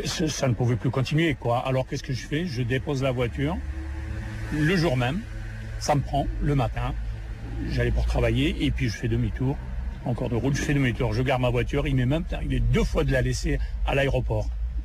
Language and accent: French; Ghazaouet, Tlemcen Province, Algeria; now in Paris, France; le taxi parisien. Je suis de Razaouet.